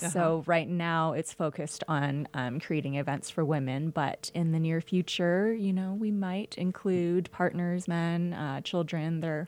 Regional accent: Canada; also born or lived in Mexico; I'm a divorced single mom, and I lived, prior to moving here, I'm from Canada originally, but I lived in Mexico, and so I kind of relocated here.

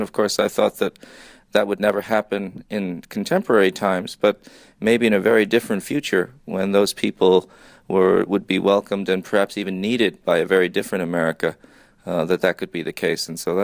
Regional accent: New York, United States; I've been taking that train ride from New York. I grew up in New York to D.C. pretty much all my adult life.

